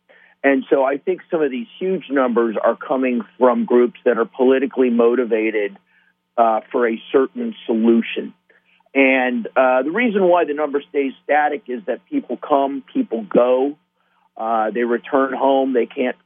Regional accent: Midwest, United States; I'm a Midwesterner myself

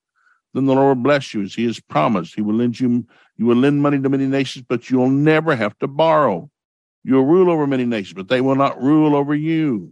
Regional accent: the South, United States; And so I grew up in the South. We ate pork all the time.

